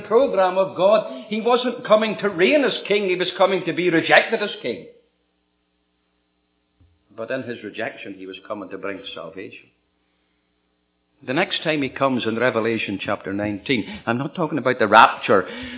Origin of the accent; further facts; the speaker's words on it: Scotland, United Kingdom; We do, because I'm Scottish and Irish, but my passport's British